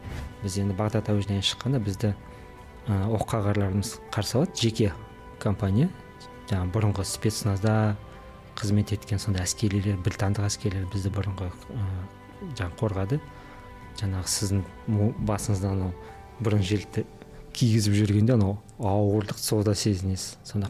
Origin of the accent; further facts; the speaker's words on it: Karaganda, Karaganda Region, Kazakhstan; Мен негізі Қарағандылықпын. Қарағандының Майқұдық ауданында туып өскен, Майқұдықтамын. Әке шешем сол Майқұдықтың жанындағы Қызылқұдық деген ауылдан болды. Сол бала кезім Майқұдықта өтті. Енді мен 6 балалық семьяда дүниеге